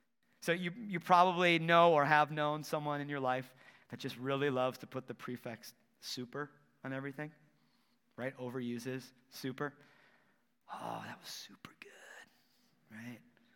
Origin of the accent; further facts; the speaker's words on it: Wisconsin, United States; when I was in grade school in my hometown in Wisconsin when Dutch Elms disease came through.